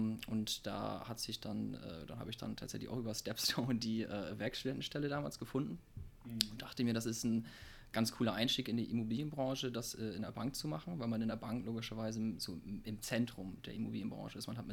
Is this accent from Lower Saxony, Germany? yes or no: no; Bremen, Germany; Ich komme ursprünglich aus Bremen und habe da eben auch BWL studiert